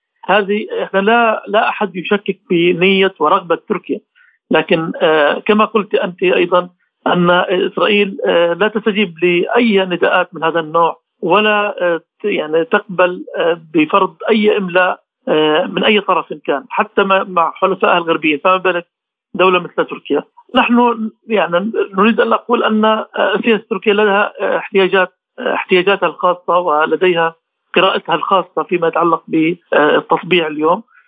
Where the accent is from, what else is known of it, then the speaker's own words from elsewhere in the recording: Palestine; إذن نحن كفلسطينيين ليس لدينا توقعات من هذا التوقعات